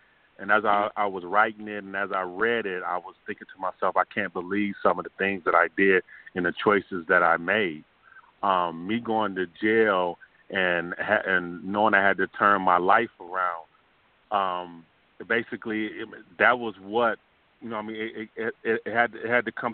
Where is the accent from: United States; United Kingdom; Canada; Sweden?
United States; Buffalo, New York; But I hung around my old friends that I grew up in Buffalo